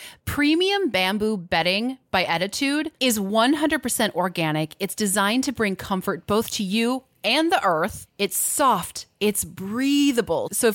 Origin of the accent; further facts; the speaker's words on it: Midwest, United States; because I'm from the Midwest.